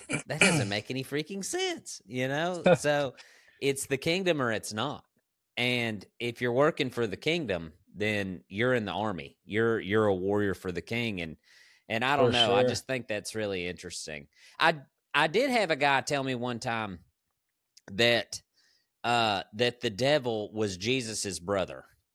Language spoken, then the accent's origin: English; Bible Belt, United States; I grew up and live in the Bible Belt, dude, like the Baptist Bible beaten belt, baby.